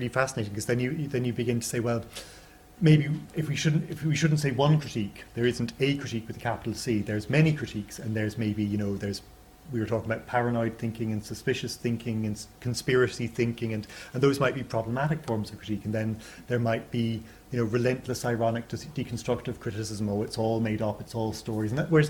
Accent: Ireland; And I'm from Ireland, and people there do claim occasionally that there's a different form of criticism in its poetry and in its political tradition

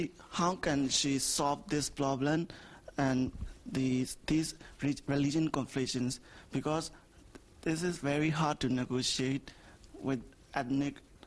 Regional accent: Myanmar; English is a second language; I'm an ordinary member of NLD, and I'm studying here from Parma.

